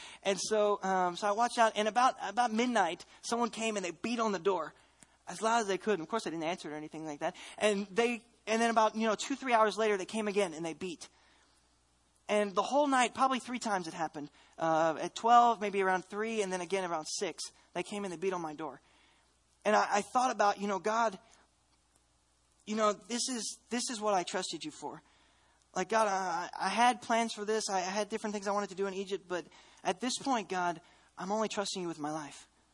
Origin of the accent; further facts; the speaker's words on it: Armenia; I started, you know, I'm an Armenian.